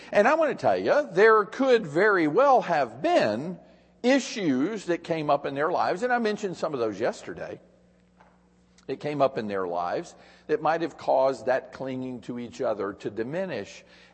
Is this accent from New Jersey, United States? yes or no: no; Tampa, Florida, United States; when I was a boy, I grew up in Tampa, Florida. And in Florida, we have these sand spurs.